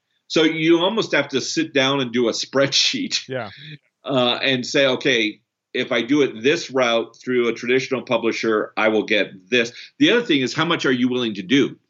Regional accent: Canada; also born or lived in Brazil; I'm also Canadian, born in Brazil.

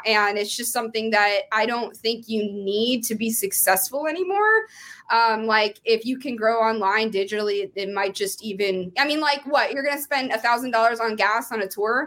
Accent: San Antonio, Texas, United States; And I'm from San Antonio.

